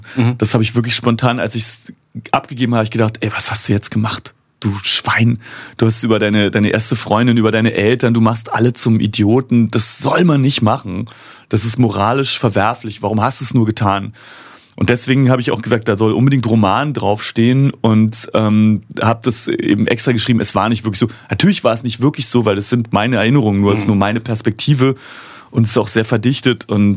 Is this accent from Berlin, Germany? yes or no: yes; Berlin, Germany; wir kommen ja aus dem Märkischen Viertel. Ist ja auch nicht die Hochburg des Grübelns